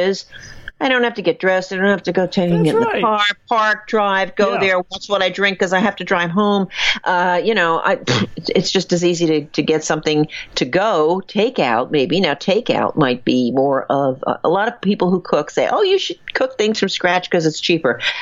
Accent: Long Branch, New Jersey, United States; If I went back to my home state, in my hometown, in New Jersey, I wouldn't care what a pizza costs because, A, I'm there. B, it is the best. Long Branch, New Jersey pizza, I think, is some of the best pizza.

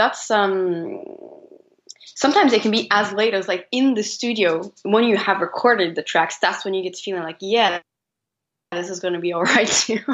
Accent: Oslo, Norway; I had this song that I had made like as a pure inspiration from Norway, from Oslo, my hometown.

